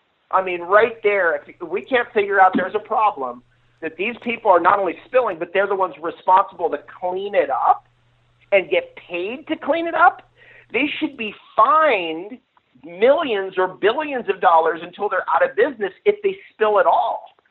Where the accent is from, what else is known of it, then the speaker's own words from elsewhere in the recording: United States; I grew up on the Missouri River. We used to jump into the Missouri River when I was a kid with life preservers on, float down the river for 2 miles in the middle of the night